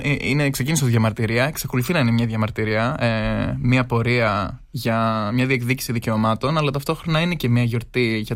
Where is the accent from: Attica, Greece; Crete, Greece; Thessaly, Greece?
Crete, Greece; Θα σας πω για την Κρήτη, που εγώ είμαι από την Κρήτη.